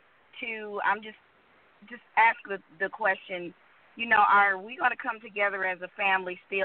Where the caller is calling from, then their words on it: Georgia, United States; I'm calling from Georgia.